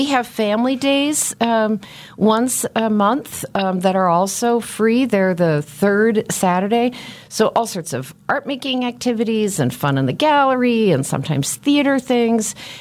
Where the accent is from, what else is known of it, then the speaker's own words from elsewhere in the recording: West Coast, United States; You know, I'm one of those Americans that moved growing up and moved as an adult, but I am a West Coast person, and I discovered that when I lived on the East Coast for 8 years.